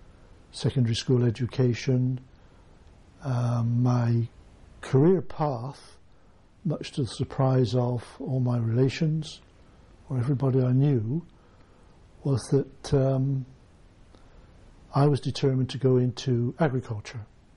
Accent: Bath, South West England, United Kingdom; I'm a proud Bathonian. Born on the other side of the city, that is what we call the north side of the city, the north side of the Avon. Primary school education, secondary school education, all within the city

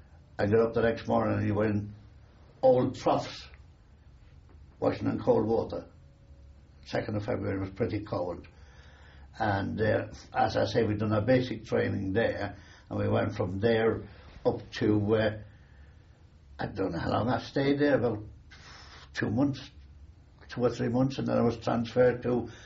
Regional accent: Bray, County Wicklow, Ireland; I was born in Bray, County Wicklow, on the 13th of May, 1920. I went to local schools there. I finished up in the technical college there.

